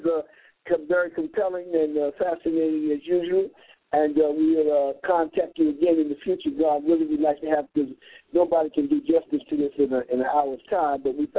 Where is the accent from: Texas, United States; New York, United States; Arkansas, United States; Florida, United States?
New York, United States; New York City; really almost like another planet for somebody like me, born and raised in New York City.